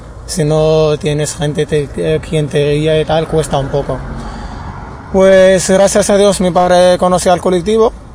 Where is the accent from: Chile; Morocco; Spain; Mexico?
Morocco; Spanish is a second language; moved away; Yo vengo de Marruecos hace 4 años, en pleno cuarentena, en 2020, finales de 2020, en septiembre exactamente.